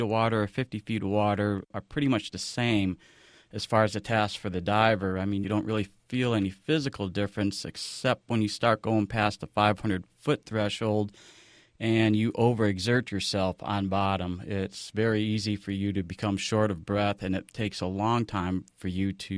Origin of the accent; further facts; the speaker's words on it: Midwest, United States; Well, actually, I'm from the Midwest, and I was always fascinated by diving.